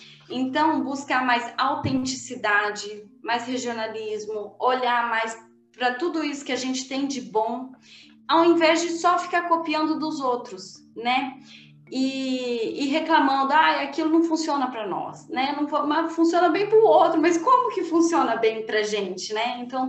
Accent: Brazil; nós, como brasileiros, saímos na frente, por causa do tanto de recurso natural, por causa da nossa natureza mesmo

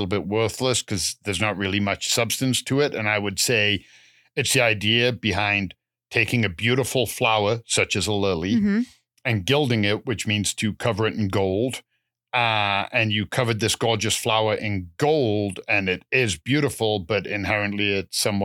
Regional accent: England, United Kingdom; Have you ever heard of the expression, and being English, I have heard it a lot, limey, as an expression for somebody English?

